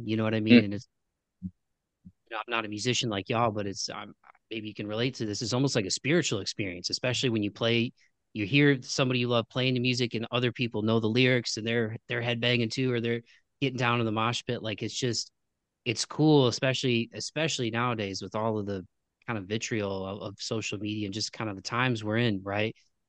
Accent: Toledo, Ohio, United States; Like where I'm from in Toledo, and this isn't a knock on my hometown

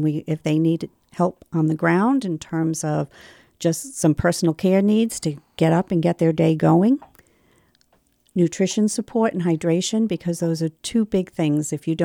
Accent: Smithfield, Rhode Island, United States; I am a Rhode Island person. I grew up in Smithfield.

